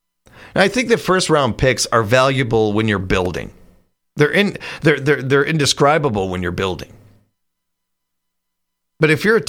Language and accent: English; United States; I'm as American as anybody else.